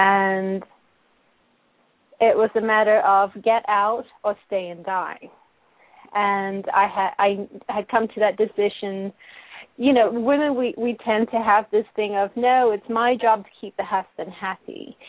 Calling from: Texas, United States; from Texas.

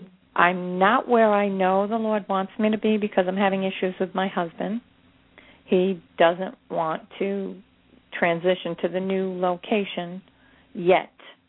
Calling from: Florida, United States

